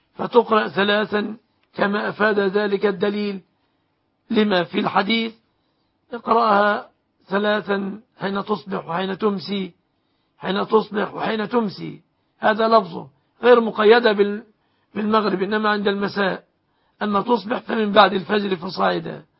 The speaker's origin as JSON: {"language": "Arabic", "country": "Egypt", "said": "أسأل الله أن يحفظ بلادنا مصر آمنة مطمئنة"}